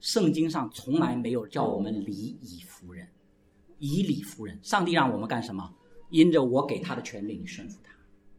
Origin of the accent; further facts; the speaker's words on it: China; 我们中国人的习惯有的时候真的变成虚伪了